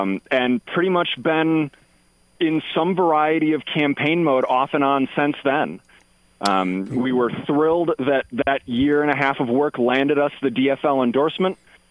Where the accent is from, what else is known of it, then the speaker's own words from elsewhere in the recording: Apple Valley, Minnesota, United States; So I was born and raised in Minnesota, just south of the Twin Cities in the kind of Apple Valley, Farmington area.